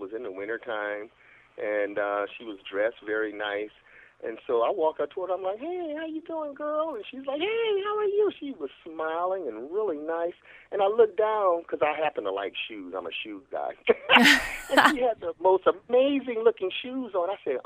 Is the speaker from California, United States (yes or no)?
yes; Los Angeles, California, United States; I grew up in Los Angeles in South Central area, and she grew up in Compton.